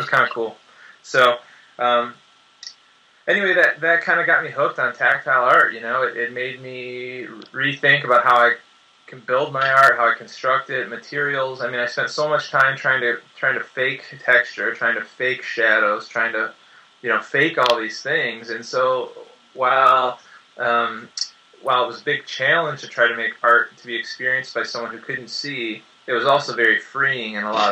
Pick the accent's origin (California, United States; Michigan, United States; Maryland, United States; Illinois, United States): Michigan, United States; Detroit; part of that comes from growing up in Detroit